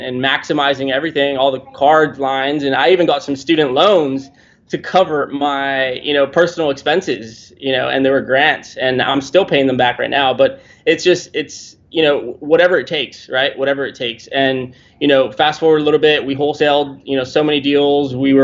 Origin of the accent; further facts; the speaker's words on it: McAllen, Texas, United States; I am 24 years old. I'm from McAllen, Texas, small town, South Texas.